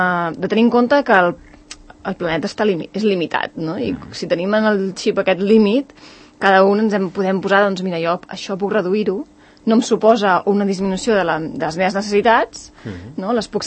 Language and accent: Catalan; Mirassol, Catalonia, Spain; De fet, no és casualitat que jo també soc de Mirassol i diverses persones que estan involucrades en el projecte són de Mirassol. I jo he nascut allà, llavors quan explico el barri de que jo soc de quan era petita, doncs era això, el meu carrer era de terra